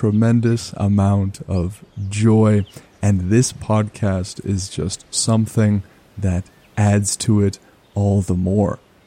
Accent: Canada; or about the fact that I am a Canadian, those are things that I can't really help.

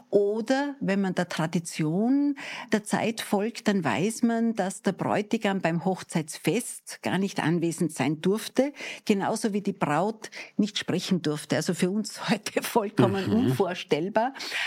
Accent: Wolfurt, Vorarlberg, Austria; Ich komme aus Vorarlberg, aus einer kleinen Ortschaft namens Wolfurt. Das ist in der Nähe von Bregenz.

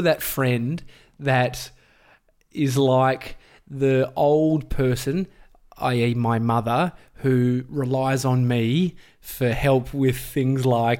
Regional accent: Brighton, Victoria, Australia; Endeavour Hills, which I grew up in Brighton.

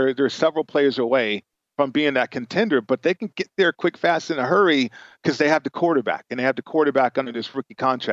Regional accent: Las Vegas, Nevada, United States; All my boys, we grew up in Vegas

